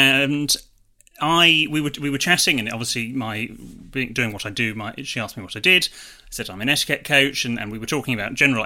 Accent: Bristol, South West England, United Kingdom; I grew up in Bristol

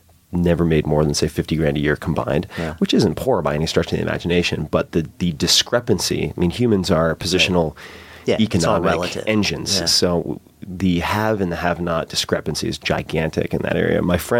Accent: East Hampton, New York, United States; Right outside of East Hampton, but I was born in Southampton Hospital.

